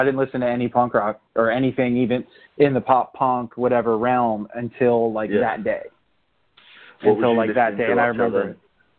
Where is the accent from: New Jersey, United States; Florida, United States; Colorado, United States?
Florida, United States; Hollywood; I'm from Hollywood, Florida, and I'm awesome.